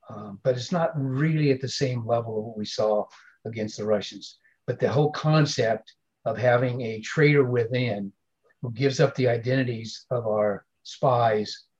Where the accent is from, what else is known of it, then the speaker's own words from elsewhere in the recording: United States; You know, I'm an American, but even trying to look at it as objectively as I can